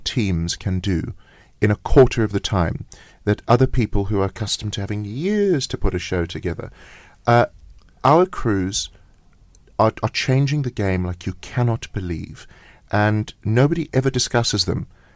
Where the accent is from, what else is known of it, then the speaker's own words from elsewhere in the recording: South Africa; No, we're South African.